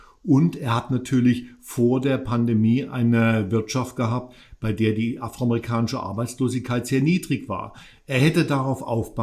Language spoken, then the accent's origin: German; Charlottesville, Virginia, United States; Das ist meine Heimatstadt, ja.